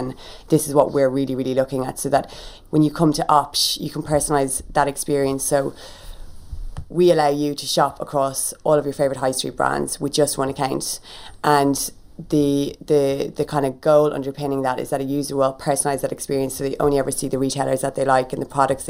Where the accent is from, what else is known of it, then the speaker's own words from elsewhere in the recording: Kildare, Leinster, Ireland; growing up … it's quite unusual. And we're from Kildare.